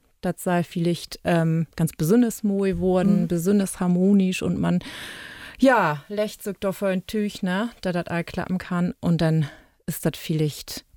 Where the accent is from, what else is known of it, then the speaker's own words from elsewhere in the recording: Lower Saxony, Germany; Ut her Heimat und auch mein Heimat, muss ich ja sagen, aus Friesland.